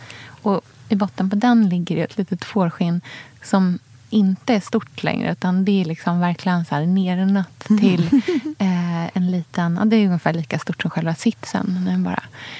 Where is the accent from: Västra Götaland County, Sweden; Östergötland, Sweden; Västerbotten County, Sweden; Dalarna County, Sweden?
Östergötland, Sweden; Norrköping; när jag var barn och bodde i Norrköping